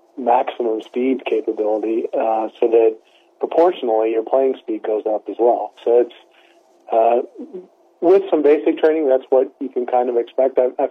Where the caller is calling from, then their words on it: Zurich, Switzerland; I'm in Zurich, Switzerland right now.